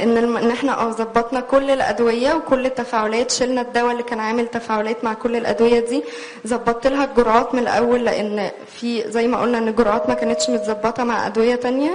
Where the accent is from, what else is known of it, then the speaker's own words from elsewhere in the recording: Egypt; أنا كنت الوحيدة من مصر.